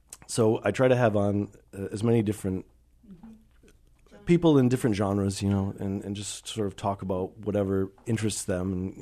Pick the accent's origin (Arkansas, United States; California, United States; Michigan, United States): Michigan, United States; Oh, I'm from West Michigan. I live in Lansing right now. I spend a lot of time in the lower half of the state, in Lansing, Grand Rapids, Kalamazoo, Detroit.